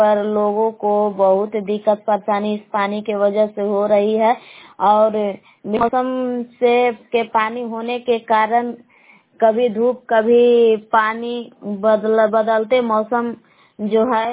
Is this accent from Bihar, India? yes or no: yes; Belav, Bihar, India; ग्राम बेलाव जिला कैमूर भभुआ के निवासी हूँ।